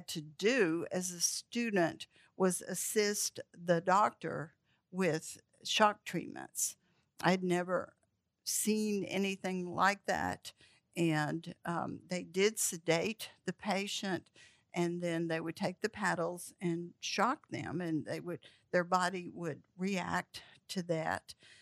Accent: Peachtree City, Georgia, United States; I am from Peachtree City, Georgia, near Atlanta.

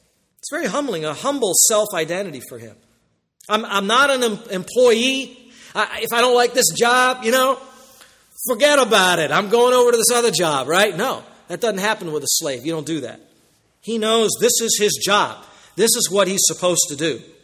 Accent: United States; I beat my chest. I'm American.

